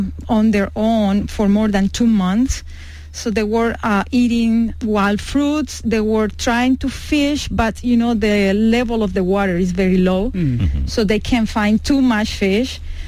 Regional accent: Colombia; You know, I'm from Colombia.

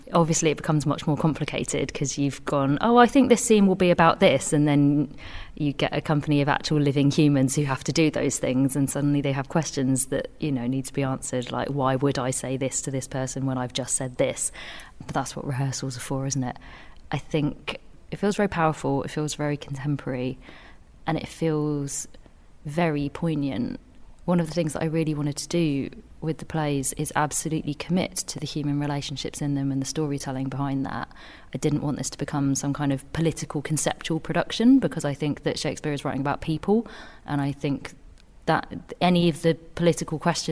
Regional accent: Manchester, North West England, United Kingdom; And because I live in Manchester, it feels exciting to be getting up and saying things in my hometown.

